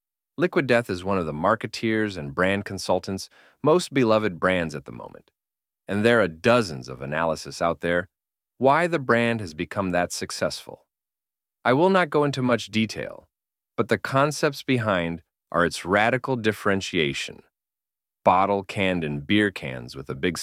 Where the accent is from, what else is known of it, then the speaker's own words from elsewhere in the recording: Austria; English is a second language; Not only it comes out of my home country, Austria.